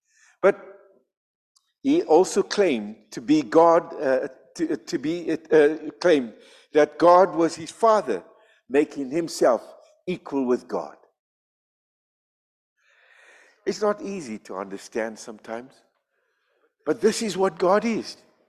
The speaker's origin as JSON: {"language": "English", "region": "Bulawayo", "country": "Zimbabwe", "tie": "born or raised there", "said": "And then one day, Billy Graham came to Rhodesia, to Bulawayo, my hometown."}